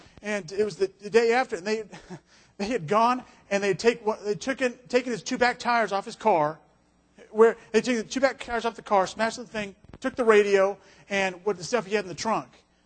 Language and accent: English; Alaska, United States; I'm from Alaska, you know, and everyone has guns, but no one uses on each other.